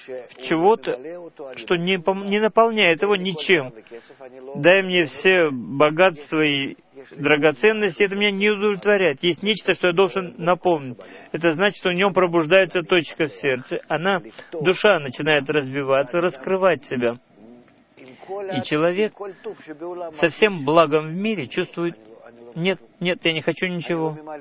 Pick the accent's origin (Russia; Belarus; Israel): Israel; Вот я, допустим, вырос в Мошаве, гулял на природе, в садах.